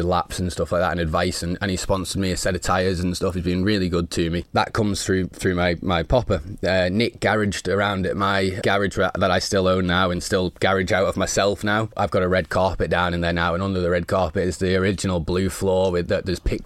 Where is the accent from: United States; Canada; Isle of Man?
Isle of Man; I'm 25. I'm born and bred on the Isle of Man.